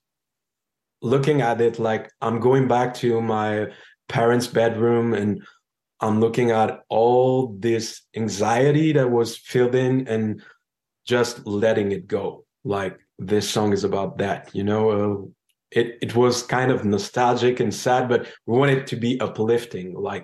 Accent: Catalonia, Spain; We met in Montreal. I'm from Catalonia.

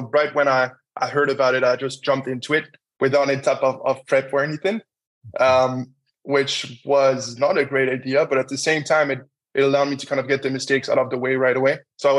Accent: France; English is a second language; also born or lived in Germany / Cayman Islands; now in Jersey; I grew up in France first, and then during the financial crisis, me and my family moved to Germany. And that's where I stayed until 2020. And then I moved to the Cayman Islands.

